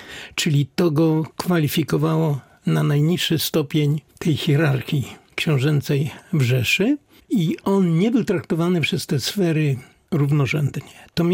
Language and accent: Polish; Greater Poland Voivodeship, Poland; born there; bo niedaleko miejsca, w którym się urodziłem, był zamek w Antoninie.